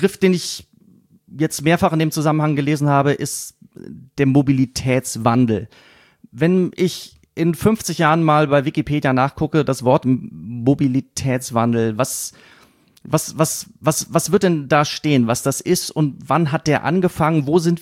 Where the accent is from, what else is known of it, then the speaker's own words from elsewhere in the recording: Siegen, North Rhine-Westphalia, Germany; Ich komme aus Siegen.